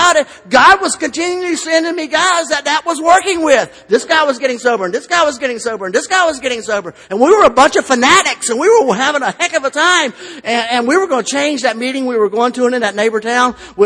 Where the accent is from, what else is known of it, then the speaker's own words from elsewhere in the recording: Lawley, Florida, United States; So we went to my hometown, Lawley, Florida, and we started our own meeting.